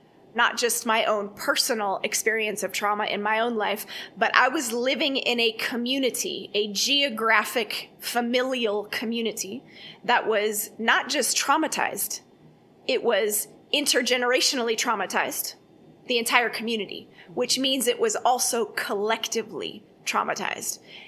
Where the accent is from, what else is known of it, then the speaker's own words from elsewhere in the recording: Oakland, California, United States; also born or lived in Soweto, South Africa; growing up in East Oakland, you know, it's the birthplace of the Black Panther Party, and then spending a decade in Soweto